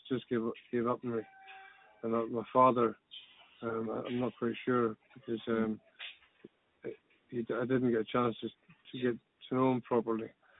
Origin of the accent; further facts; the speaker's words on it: Bellshill, Scotland, United Kingdom; born there; I was born in Bells Hill Hospital.